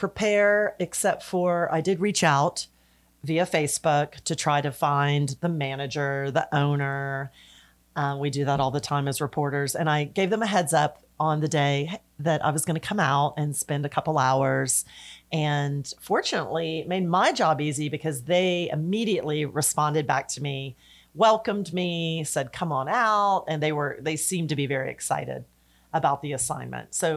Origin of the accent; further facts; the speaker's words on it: the South, United States; Well, I'm from the South